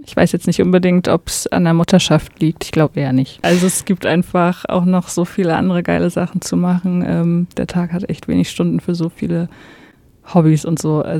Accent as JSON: {"language": "German", "town": "Greifswald", "region": "Mecklenburg-Vorpommern", "country": "Germany", "tie": "born or raised there", "said": "Ja, also ich bin in einem besetzten Haus aufgewachsen in Greifswald"}